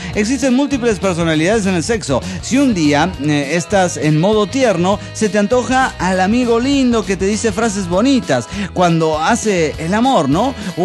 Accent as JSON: {"language": "Spanish", "town": "Rosario de Lerma", "region": "Salta", "country": "Argentina", "tie": "born or raised there", "said": "nos fuimos a festejar en un pub bailable en mi pueblo, Rosario de Lerma. Esto es en Salta, Argentina."}